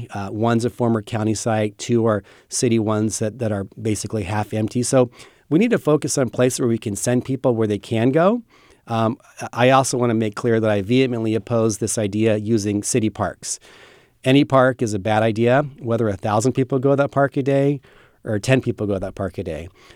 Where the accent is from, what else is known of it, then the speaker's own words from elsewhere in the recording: Sacramento, California, United States; Well, I grew up here in Sacramento in a single-parent family.